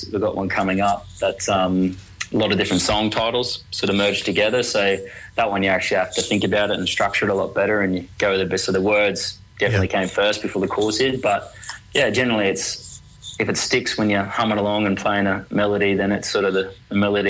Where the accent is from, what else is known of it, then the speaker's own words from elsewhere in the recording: Kingaroy, Queensland, Australia; we grew up in Kingaroy originally and had a crack at playing guitar out there